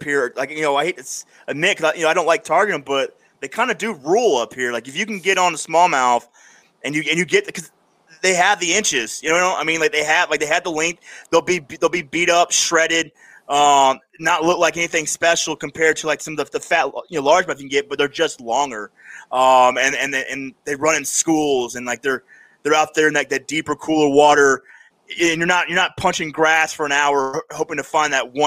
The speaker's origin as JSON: {"language": "English", "region": "Florida", "country": "United States", "said": "I'm from Florida, and they're just not these bodies of water like that we have up here."}